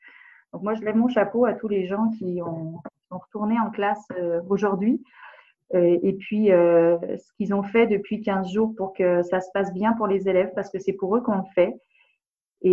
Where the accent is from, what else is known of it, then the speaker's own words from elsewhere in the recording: France; Moi, vous savez, je suis française d'origine, donc ma formation pédagogique, elle vient en fait de ce que j'ai fait en France.